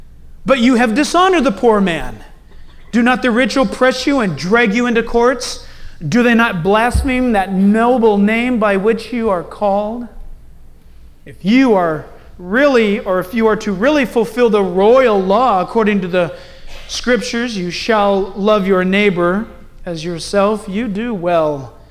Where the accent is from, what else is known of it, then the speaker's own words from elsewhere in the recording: United States; when you walk into a hotel in a foreign country, and because I'm an American